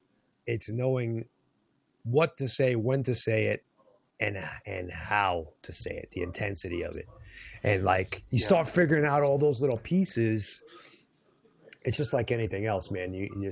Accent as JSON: {"language": "English", "region": "Arizona", "country": "United States", "said": "I'm like, fuck it. I'm from Arizona. I have no freaking clue."}